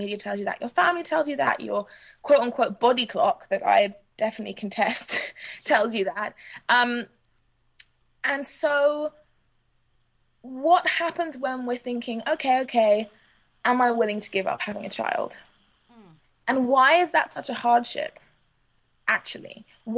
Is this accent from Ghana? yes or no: yes; Accra, Greater Accra, Ghana; also born or lived in London, United Kingdom; I mean, I'm mixed race, I'm half Ghanaian, I grew up between there and between Accra and London, and I've always had a very clear understanding of myself as also an African